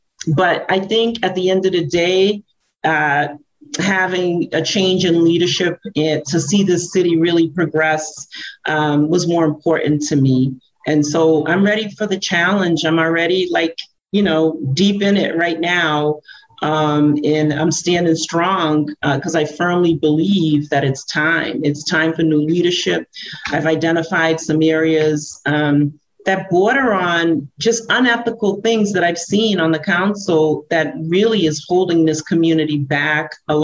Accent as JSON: {"language": "English", "country": "Cape Verde", "said": "I took a trip to Cape Verde, to my home country, and stayed there for 3 weeks."}